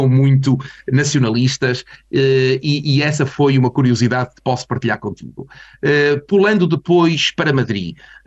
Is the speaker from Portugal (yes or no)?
yes; Portugal; now in England; nós como portugueses, como latinos, juntamente com os espanhóis